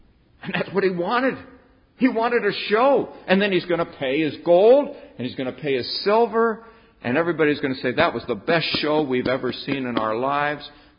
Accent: Los Angeles, California, United States; I come from Los Angeles. We have a river. Our river has cement walls, and it also has a cement bottom.

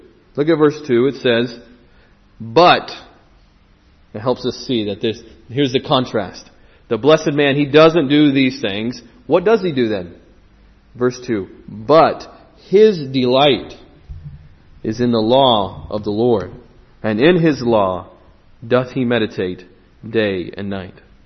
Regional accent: United States; now in United Kingdom; I mentioned that I'm from the States

